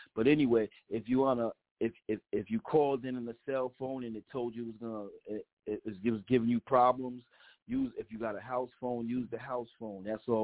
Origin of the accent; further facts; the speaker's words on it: Paterson, New Jersey, United States; I'm proud. I'm proud to be a Patersonian.